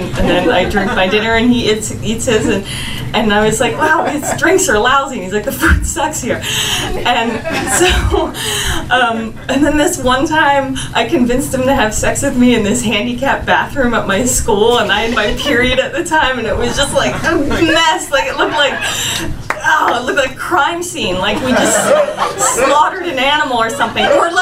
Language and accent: English; Philadelphia, Pennsylvania, United States; I'm from Philly